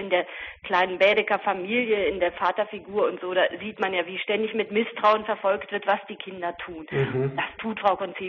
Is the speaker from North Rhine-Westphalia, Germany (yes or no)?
no; Hameln, Lower Saxony, Germany; Also ich komme ja weder aus der Großstadt noch vom Land, sondern aus der Zwischengrauzone, nämlich wirklich einer provinziellen Kleinstadt, also diesem Hameln.